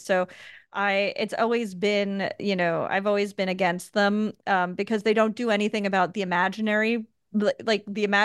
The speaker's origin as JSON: {"language": "English", "region": "New York", "country": "United States", "said": "I'm from New York, so I didn't suffer for bad pizza."}